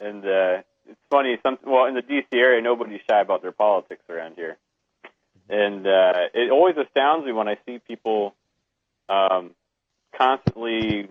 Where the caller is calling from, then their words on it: Washington, District of Columbia, United States; Hi. I'm calling from the District of Corruption.